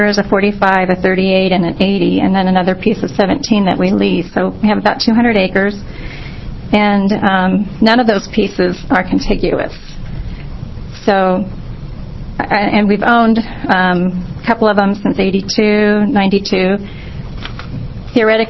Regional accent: Oregon, United States; I'm from Washington County.

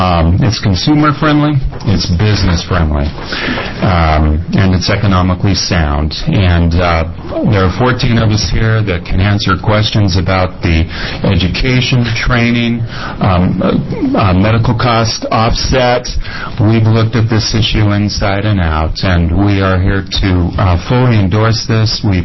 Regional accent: Eugene, Oregon, United States; I'm a counselor from Eugene, Oregon, in private practice.

